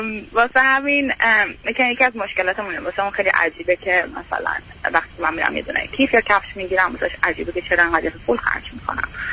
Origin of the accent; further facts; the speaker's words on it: Iran; moved away as an adult; also born or lived in Germany / England; now in United States; 1 سال من آلمان بودم، قبلش هم 1 سال انگلیس بودم ولی بقیهش رو ایران زندگی کردم.